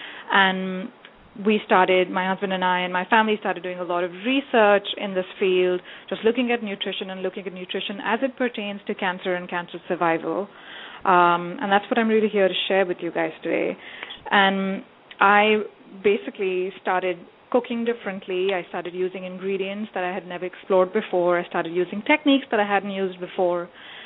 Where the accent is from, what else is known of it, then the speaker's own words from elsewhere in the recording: India; I'm originally from India, so my family, my husband's family, everyone is back home there.